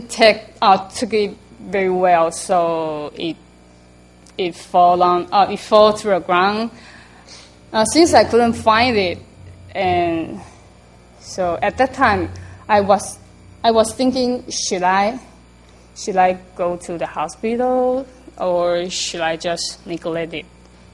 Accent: Taiwan; English is a second language; moved away as an adult; now in United States; I came from Taiwan, and I came to the U.S. last year, studying my master's degree.

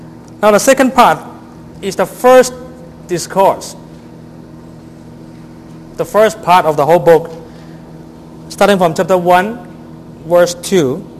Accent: Canada; Because my wife is from Taiwan, I'm from Canada.

